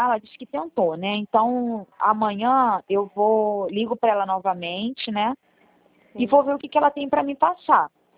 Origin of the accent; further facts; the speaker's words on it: Rio de Janeiro, Brazil; Eu sou do Rio.